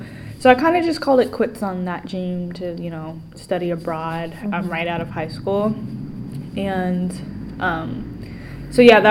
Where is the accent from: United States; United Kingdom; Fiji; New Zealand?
United States; Torrance, California; I am from Los Angeles, California. To be more specific, from the South Bay of Los Angeles, like the Redondo Beach. I'm from Torrance. Mm. That's where I'm from. Yeah, growing up, I loved it there.